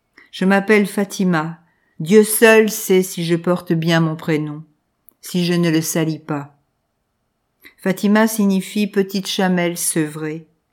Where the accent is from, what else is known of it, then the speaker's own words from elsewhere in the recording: Saint-Germain-en-Laye, Île-de-France, France; born there; mais je suis née en France, dans le 78 à Saint-Germain-en-Laye. Je viens au monde par césarienne à la clinique Saint-Germain, dans la rue de la Baronne Gérard.